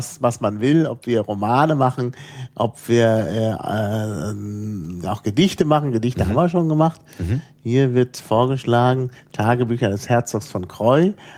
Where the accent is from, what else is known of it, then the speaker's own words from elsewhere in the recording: West Germany, Germany; Naja, ich oute mich jetzt mal als Wessi.